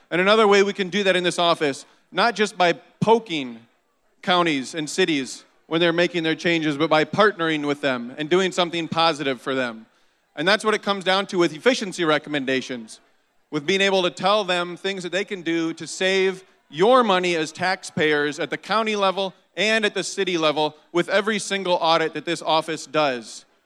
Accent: Decorah, Iowa, United States; It's something that I've had a passion for doing ever since growing up in Decorah.

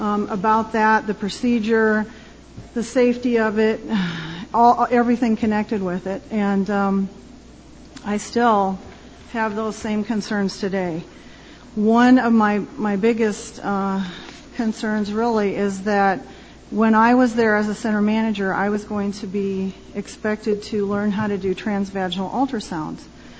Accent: Storm Lake, Iowa, United States; I am from Storm Lake, and I worked as a center manager for Planned Parenthood at the Storm Lake Center for just short of 18 years.

